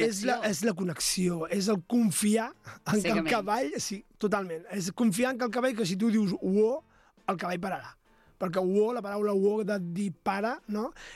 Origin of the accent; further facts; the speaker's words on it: Balearic Islands, Spain; perquè jo tinc familiars que tenen cavalls a Mallorca, perquè jo sóc mallorquí